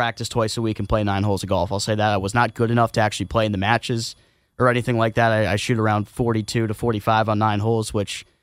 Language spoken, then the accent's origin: English; Maryland, United States; Thankfully for me, I grew up in Maryland my whole life. I know where all of them are.